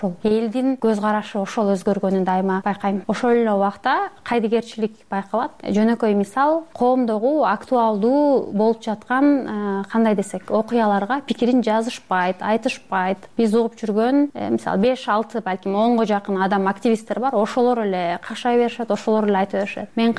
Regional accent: Osh Region, Kyrgyzstan; moved away as an adult; now in Germany; 18-19 кетип кайтып келген үчүн анан алай да чоңойдум. Анан мен үчүн алай, анан Германия ушундай болуп калды да. А ошон үчүн мисалы Кыргызстандан айылдын жашоосун жакшыраак билем

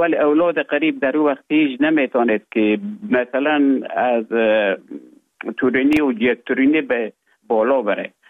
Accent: Afghanistan; moved away as an adult; also born or lived in Russia; now in Finland; من در افغانستان بودم. بعد از ای که از افغانستان طالبان آمدن به اوج گذاره محکمه که مشکل بود و آمدم به طرف های روسیه و از روسیه آمدم به ایجه بفنلان.

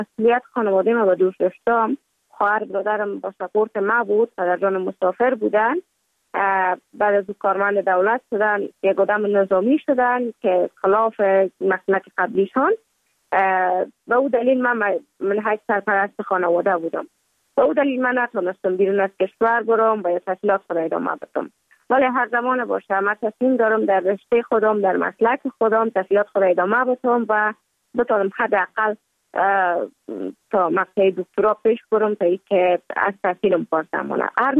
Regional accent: Kabul, Afghanistan; also born or lived in Mazar-i-Sharif; بعد از تولد ما تا 5 سالگی ما در مزار بودیم، بعد نقل کابل شدیم چون به اساس کاربار که پدر جانم داشت ما در کابل زندگی نکردیم و ما مکتب در اونجا خواندم. دوره طفولیت ما در کابل سپری کردیم

